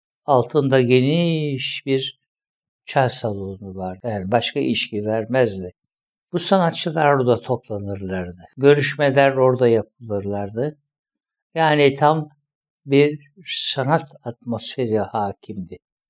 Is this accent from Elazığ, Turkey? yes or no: yes; Elazığ, Turkey; Annem Elazığlı bir ailenin kızıdır. Bu sebeple ben Elazığ'da doğdum. Ama tam bir Elazığlıyım. Doğum dışında benim ana yurdum.